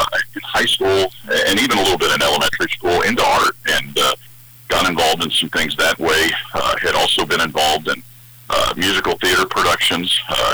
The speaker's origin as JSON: {"language": "English", "town": "Cincinnati", "region": "Ohio", "country": "United States", "tie": "born or raised there", "said": "Well, I grew up in Cincinnati, Ohio. And, you know, my father was from Cincinnati. My mother was from the Columbus area."}